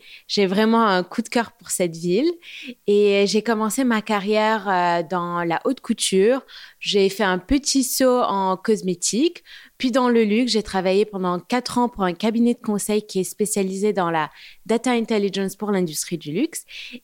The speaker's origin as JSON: {"language": "French", "town": "Beirut", "region": "Beirut Governorate", "country": "Lebanon", "tie": "born or raised there", "moved": "as an adult", "lives_now": "France", "said": "Alors, j'ai grandi à Beyrouth jusqu'à l'âge de 18 ans."}